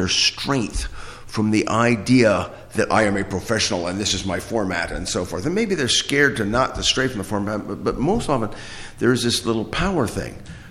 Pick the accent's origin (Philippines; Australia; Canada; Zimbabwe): Philippines; now in Cranberry, United States; I mean, I'm here in Cranberry, New Jersey, we're about in the center of the state here. Where am I calling? Well, I am from the Philippines.